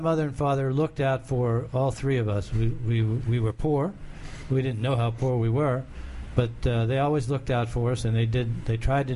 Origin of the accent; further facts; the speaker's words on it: Pennsylvania, United States; Western Pennsylvania.